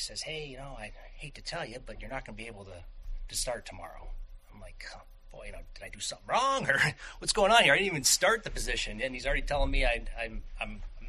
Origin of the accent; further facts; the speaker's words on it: Erie, Pennsylvania, United States; Born and raised in Erie, went to Cathedral Prep.